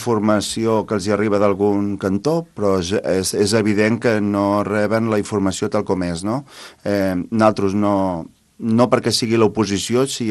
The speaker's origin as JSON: {"language": "Catalan", "town": "Olèrdola", "region": "Catalonia", "country": "Spain", "said": "reposar tots els que tenim a Olèrdola, que per exemple, on jo vinc i parlaré de Moja"}